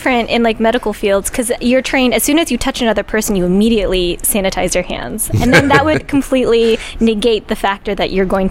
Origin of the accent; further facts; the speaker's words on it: Worcester, Massachusetts, United States; born there; Ah, I was born in Worcester.